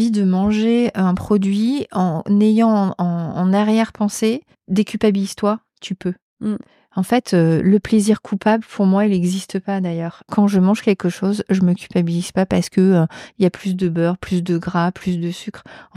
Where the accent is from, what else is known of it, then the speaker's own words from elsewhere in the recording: Le Mans, Pays de la Loire, France; Du Mans. Je suis du Mans.